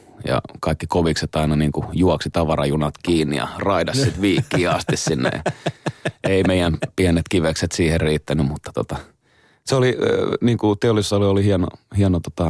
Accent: Helsinki, Uusimaa, Finland; meillä Roihikassa päin

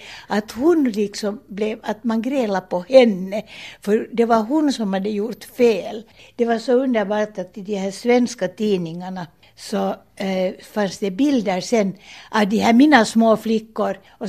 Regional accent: Uusimaa, Finland; born there; Jag är född på Eira sjukhus 1929 och min pappa var ju då läkare. Det var 2 år sedan när jag blev Mänsälä flicka.

